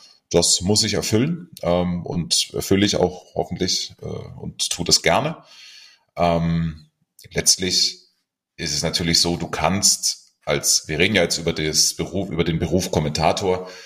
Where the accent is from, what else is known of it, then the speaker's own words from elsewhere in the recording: Stuttgart, Baden-Württemberg, Germany; moved away as an adult; now in Munich, Germany; Naja, also ich bin in Stuttgart aufgewachsen, wohne seit 20 Jahren jetzt allerdings in München. Bin da eigentlich sehr heimatlich geworden. Also meine Wurzeln sind natürlich Stuttgart und trotzdem zu Hause bin ich inzwischen hier.